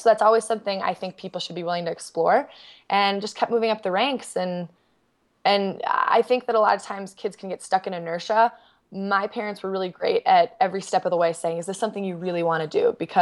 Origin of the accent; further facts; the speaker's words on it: Minneapolis, Minnesota, United States; now in Park City, United States; So I grew up in Minneapolis. I now live in Park City, Utah because I love the mountains. But even growing up in Minnesota, it's so much my fabric.